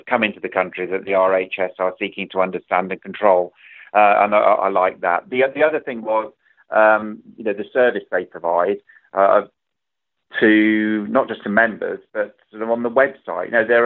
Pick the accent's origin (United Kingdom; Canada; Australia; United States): United Kingdom; Leicester, East Midlands; I come from Leicester.